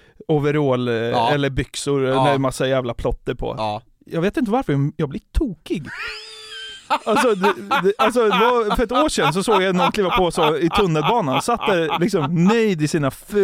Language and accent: Swedish; Norrtälje, Stockholm County, Sweden; I och med att jag är uppväxt i Norrtälje så har jag ju bott nära Uppsala.